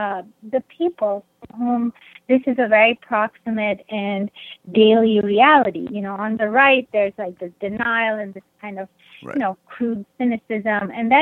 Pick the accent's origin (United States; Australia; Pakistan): Pakistan; I grew up in Pakistan.